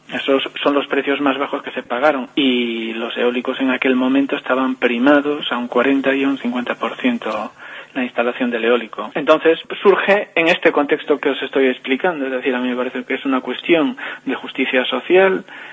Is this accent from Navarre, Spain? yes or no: no; Muras, Galicia, Spain; Yo estoy censado en Muras, desde pequeño me crié en Muras